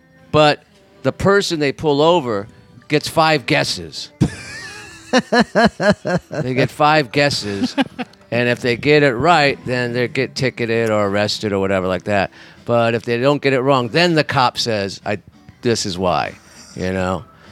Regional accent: California, United States; I'm from California, and I keep up with news out there because I got family out there.

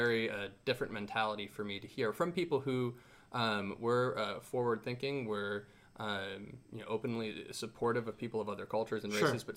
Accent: Ohio, United States; moved away; also born or lived in South Carolina; growing up in Ohio, that was someone who lived in the middle of nowhere and drove around with a Confederate flag on their pickup truck and whatever. They're there, but that was not like the mainstream. And when I moved to South Carolina

